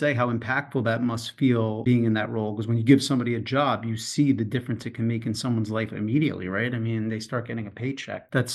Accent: New York City, New York, United States; as a New Yorker, you know, see certain neighborhoods that you know, feel left behind

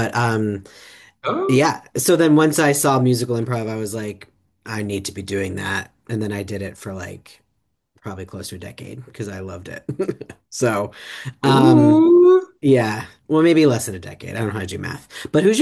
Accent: Columbus, Ohio, United States; now in New York City, United States; Yes, I'm originally from Columbus, Ohio, and took some improv classes, and then when I moved to New York City, was going to continue with improv

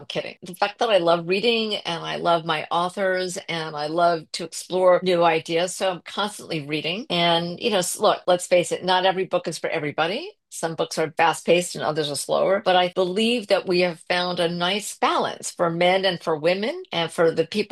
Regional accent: Great Neck, New York, United States; Okay, so thank you for asking. I'm originally from Long Island, from Great Neck, and I was a TV producer for 25 years.

